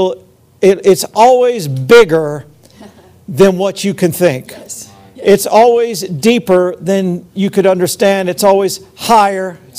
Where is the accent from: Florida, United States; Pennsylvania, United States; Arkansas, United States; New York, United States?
Pennsylvania, United States; Philadelphia; born there; I was born in Philadelphia, which is the city of brotherly love.